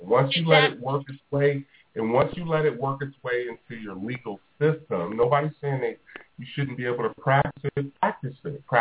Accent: United States; So me as an American, if I go to another country, yeah, I should be able to practice my cultural beliefs.

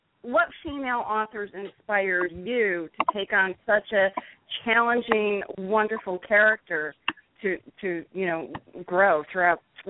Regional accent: Ireland; But then again, I'm Irish

